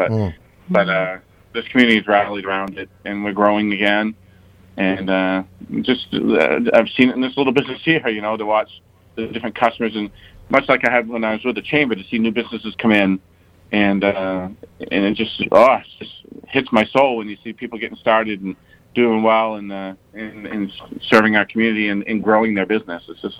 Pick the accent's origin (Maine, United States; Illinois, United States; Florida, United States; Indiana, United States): Maine, United States; I mean, I grew up in Northern Maine in a nice little paper mill town, much like this one.